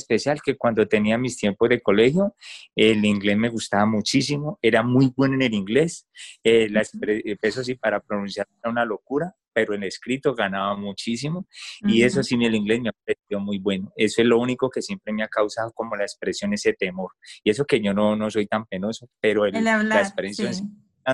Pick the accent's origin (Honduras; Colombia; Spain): Colombia; Cali, Valle del Cauca; lo que siempre la he llevado como buen caleño, calentanito.